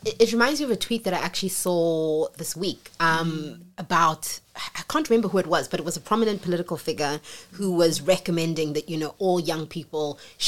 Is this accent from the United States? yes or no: no; Gauteng, South Africa; So I grew up in the East Rand, in a small little township called Togaza.